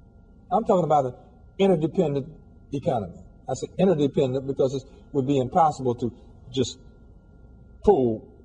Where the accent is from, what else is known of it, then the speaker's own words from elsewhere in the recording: Chicago, Illinois, United States; For instance, I never raised a dime out of my hometown, Chicago.